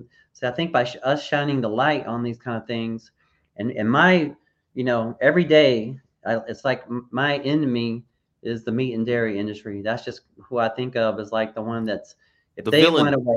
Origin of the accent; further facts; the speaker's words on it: United States; because you know I'm an American, obviously, and I'm very patriotic. I love our country